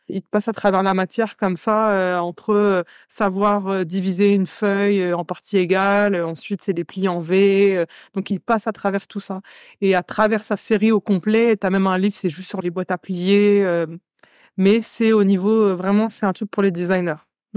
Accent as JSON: {"language": "French", "country": "France", "moved": "yes", "lives_now": "Montreal, Canada", "said": "Oui, je suis française."}